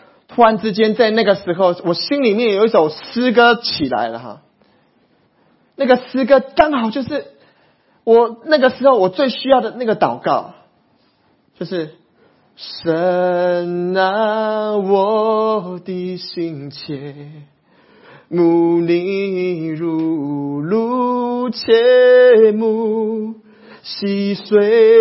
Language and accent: Chinese; Yilan County, Taiwan; 我是宜兰人，